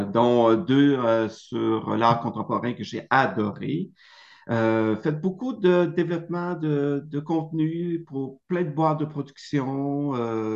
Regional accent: Baie-Comeau, Quebec, Canada; moi, je viens de Baie-Comeau, hein, qui est une petite ville sur la côte nord.

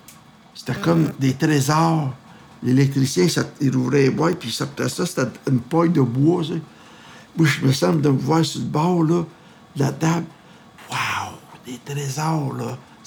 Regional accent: Montreal, Quebec, Canada; born there; Moi, je suis né à Montréal en 1946.

